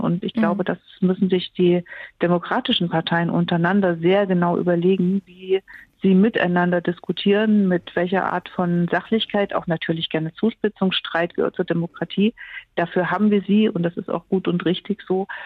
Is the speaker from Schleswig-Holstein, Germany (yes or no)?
no; Thuringia, Germany; In meinem Heimatland Thüringen ist einem Kommunalpolitiker das Haus angezündet worden.